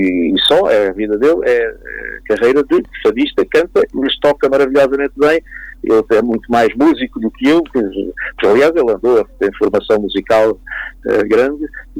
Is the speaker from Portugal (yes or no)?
yes; Alentejo, Portugal; claro que tem, sou alentejano.